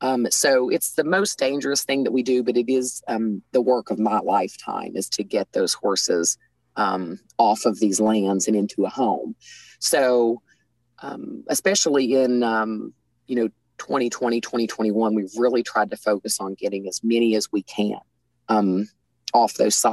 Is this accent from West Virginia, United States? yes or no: yes; West Virginia, United States; Well, so I am from Southern West Virginia.